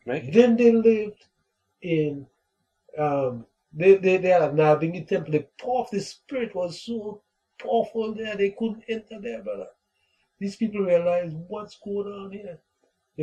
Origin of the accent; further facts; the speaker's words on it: Belize; I say I'm from Belize. No. I'm from Belize for many reasons.